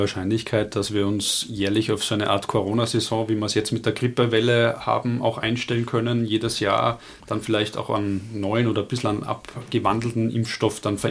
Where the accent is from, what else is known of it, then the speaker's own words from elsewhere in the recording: Austria; Bei uns in Österreich stand jetzt noch nicht.